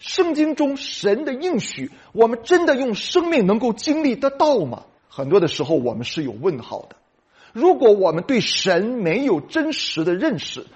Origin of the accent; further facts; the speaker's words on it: China; 它完全不是指着我们中国人所以为的那种头脑的知道